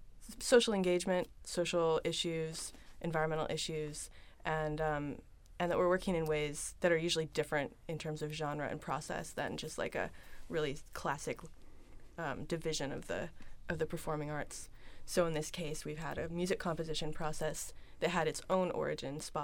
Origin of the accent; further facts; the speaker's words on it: Pacific Northwest, United States; now in Bay Area, United States; And I grew up in the Pacific Northwest in a family that really cares about the natural surroundings that we were living